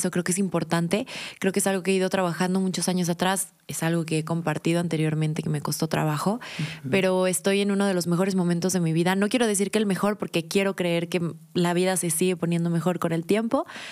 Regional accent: Guadalajara, Jalisco, Mexico; Yo soy de Guadalajara, una ciudad donde la familia es lo más importante, así como en todo México

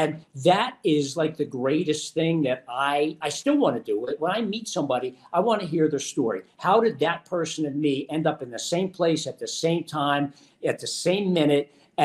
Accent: Pittsburgh, Pennsylvania, United States; now in Philadelphia, United States; So like I said, I grew up in Squirrel Hill with my grandparents, and how I ended up in Philadelphia on this side of the state

